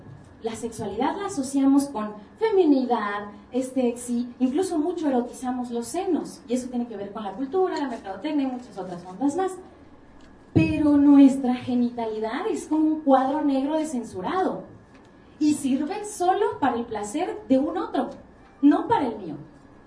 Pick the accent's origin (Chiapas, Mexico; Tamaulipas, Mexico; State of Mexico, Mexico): Chiapas, Mexico; Tapachula; yo tengo un hermano varón mayor, en Tapachula, Chiapas, de donde yo soy